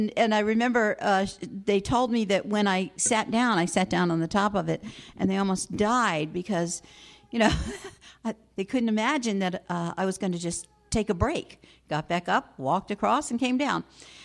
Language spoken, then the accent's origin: English; Florida, United States; I grew up in Florida, so it was always warm.